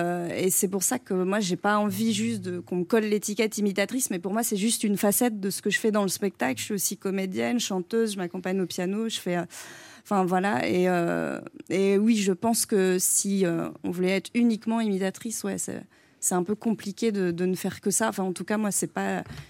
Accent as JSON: {"language": "French", "town": "Arras", "region": "Hauts-de-France", "country": "France", "tie": "born there", "lives_now": "Paris, France", "said": "Je suis née à Arras."}